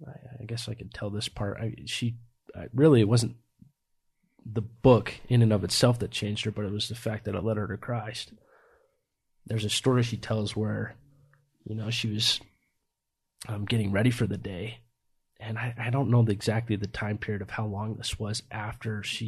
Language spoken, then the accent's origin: English; Corinne, Utah, United States; I grew up in Corinn, Utah. That's where my childhood was up until I was 8 years old.